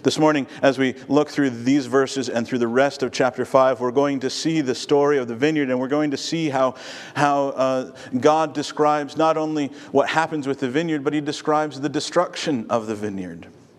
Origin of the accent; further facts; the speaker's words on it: Virginia, United States; now in Ohio, United States; Most of you know that although I was born here in Ohio, we moved to Virginia. My family moved to Virginia when I was about six, about my own son Ransom's age, and I grew up in Virginia.